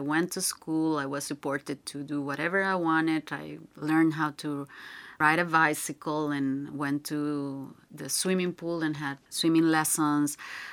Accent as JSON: {"language": "English", "region": "San José", "country": "Costa Rica", "tie": "born or raised there", "said": "I'm 39 years old, and I was born in San Jose, which is the capital of Costa Rica."}